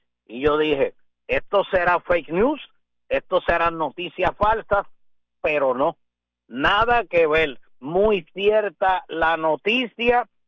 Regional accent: Aguada, Puerto Rico; acá en el área oeste, particularmente en mi pueblo de Aguada.

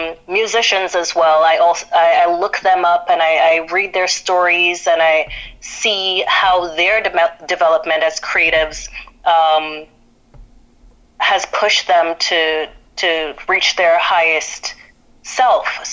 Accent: Trinidad & Tobago; I was born and raised in Trinidad, and pride for who I am was instilled in me from a very early age

